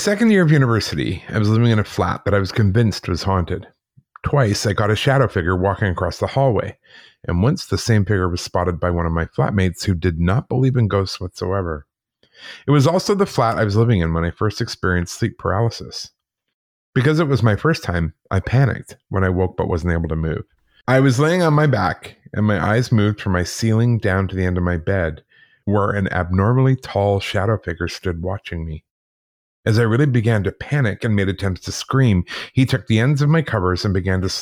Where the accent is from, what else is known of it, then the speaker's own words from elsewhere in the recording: New York, United States; My most terrifying experience was from a few years ago when I was at university. I'm from Long Island.